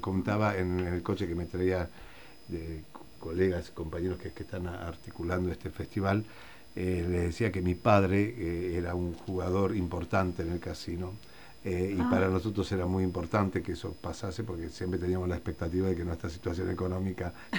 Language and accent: Spanish; Buenos Aires, Argentina; Soy porteño, soy muy porteño, a pesar de que muchas veces me preguntan de dónde soy.